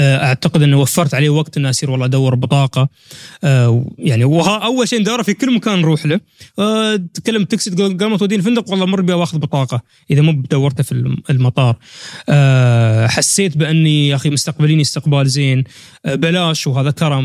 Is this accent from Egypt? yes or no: no; United Arab Emirates; أنا إماراتي ما أحصلها في الإمارات